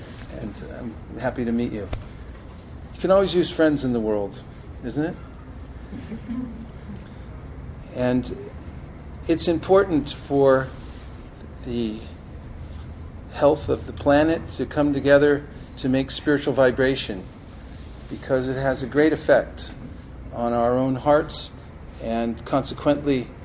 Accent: California, United States; I come from Northern California.

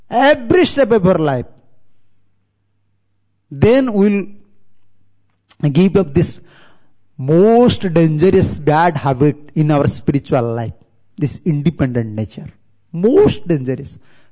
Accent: India; English is a second language; My pronunciation is a little different because I am from India and I usually am not speaking in English.

